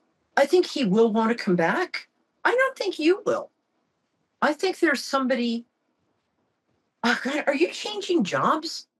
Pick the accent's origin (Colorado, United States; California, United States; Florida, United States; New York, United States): New York, United States; I'm a New Yorker.